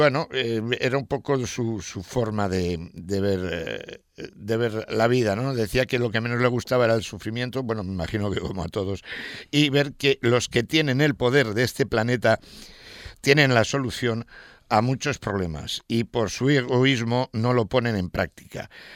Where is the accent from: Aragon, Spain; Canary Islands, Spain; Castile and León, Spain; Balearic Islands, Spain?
Balearic Islands, Spain; la primera vez que salí de las Pistiusas tenía 15 años y era para ir a estudiar a Palma. La primera vez que pisé la península fue a los 18 años.